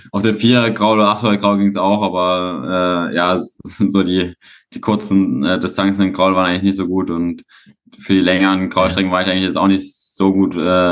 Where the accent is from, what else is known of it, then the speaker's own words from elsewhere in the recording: Leipzig, Saxony, Germany; Ja, ich bin aus Leipzig, wohne jetzt auch wieder in Leipzig, also noch in meiner Heimatstadt